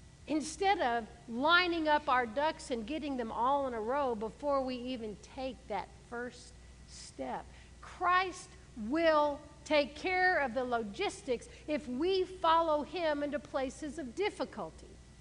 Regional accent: Gulf Coast, United States; I was raised on the Gulf Coast, so if you don't know what I'm talking about

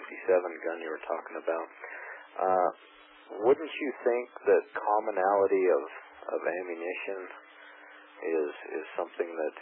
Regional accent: Idaho, United States; I'm from Idaho.

